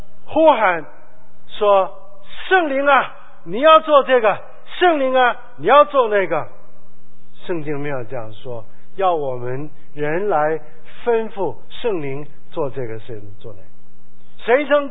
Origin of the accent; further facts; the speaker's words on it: China; 我们中国人说十年树木，百年树人。